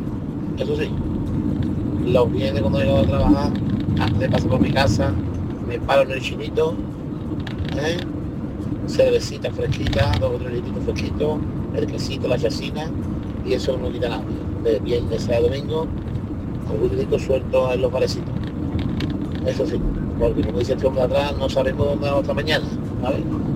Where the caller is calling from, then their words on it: Seville, Andalusia, Spain; de Sevilla.